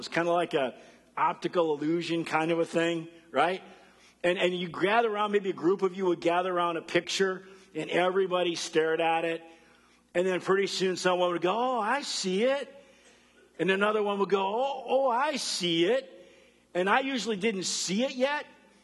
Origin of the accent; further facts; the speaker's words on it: Rockford, Illinois, United States; moved away; we were born and raised in Rockford. And so, yeah, I'm a Bears fan living in Wisconsin, so I have endured persecution. But I left Rockford in 1989.